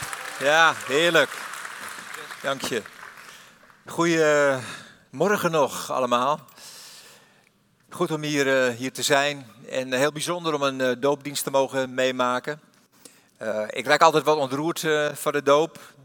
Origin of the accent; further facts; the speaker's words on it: Amsterdam, North Holland, Netherlands; born there; Ik heb fysiotherapie gestudeerd in Amsterdam. En dat is de geboorteplaats waar ik geboren ben.